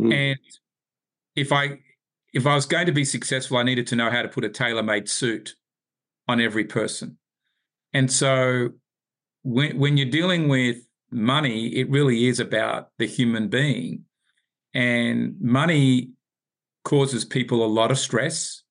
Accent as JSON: {"language": "English", "town": "Sydney", "region": "New South Wales", "country": "Australia", "tie": "born or raised there", "lives_now": "Atlanta, United States", "said": "I don't in the sense that I come from Sydney, Australia originally, but I live here in Atlanta now."}